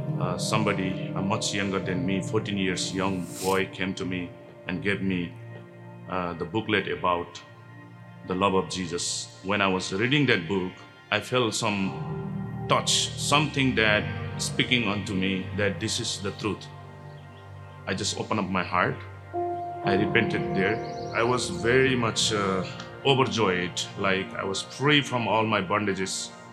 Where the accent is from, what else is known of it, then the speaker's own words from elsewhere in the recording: Chirang, Bhutan; English is a second language; I am from Bhutan. Bhutan is south of China and north of India, in between China and India. I was living in Chirang, Bhutan, one of the very small village.